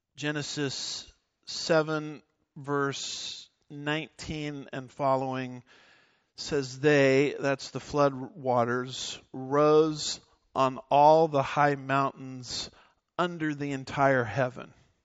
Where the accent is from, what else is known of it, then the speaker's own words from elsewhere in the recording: California, United States; Now, as a California guy coming to Texas, I was raised in California, but I got to the promised land as fast as I could.